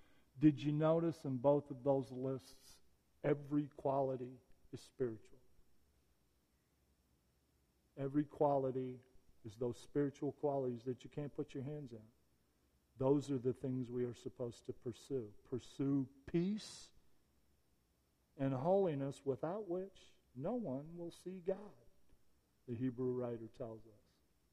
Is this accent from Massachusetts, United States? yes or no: no; Flint, Michigan, United States; I'm a Motown fan. I come by it honestly. I grew up in Flint, Michigan.